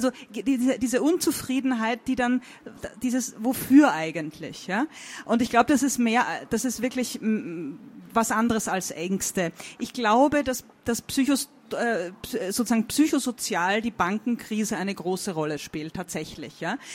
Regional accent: Austria; now in Germany; Ich habe das Gefühl, ich als Österreicherin in Deutschland

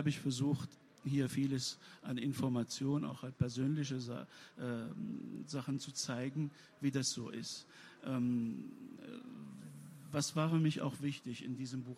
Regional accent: Tunisia; now in Germany; als gebürtiger Tunesier, Araber und gebürtiger Moslem

